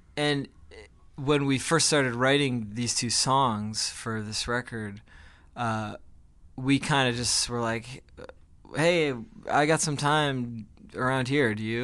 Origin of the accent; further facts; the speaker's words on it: New Jersey, United States; Ezra and I grew up together in New Jersey, and we were in probably a dozen bands between like middle school and the end of high school.